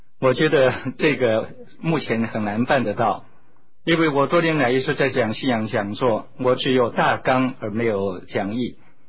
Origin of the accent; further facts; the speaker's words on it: Xiamen, Fujian, China; also born or lived in Zhangzhou; 最主要的目的还是去看看我从小诞生地，那就是厦门的鼓浪屿，还有到我的故乡漳州去